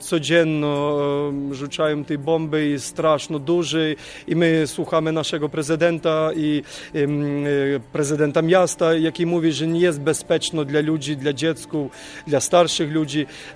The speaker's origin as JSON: {"language": "Polish", "region": "Kyiv Oblast", "country": "Ukraine", "second_language": "Polish", "said": "Ja pochodzę z kijowskiego województwa, powiat Bucza, Irpińska gmina."}